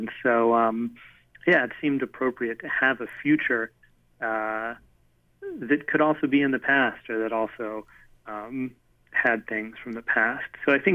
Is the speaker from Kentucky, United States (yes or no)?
no; El Paso, Texas, United States; I grew up in El Paso, so this is the desert Southwest, and really is not very much like the rest of Texas.